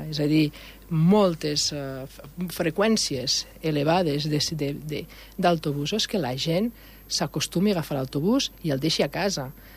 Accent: Escaldes, Escaldes-Engordany, Andorra; Escaldenca. Jo Escaldes tot.

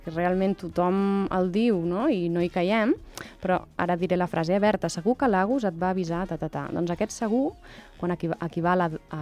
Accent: Catalonia, Spain; Ah, doncs jo sóc de l'Occidental.

